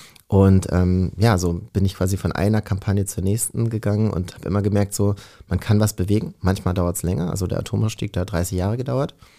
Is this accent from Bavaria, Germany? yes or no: no; Lower Saxony, Germany; Also ich bin ja im Wendland aufgewachsen, das ist die Region rund um Gorleben.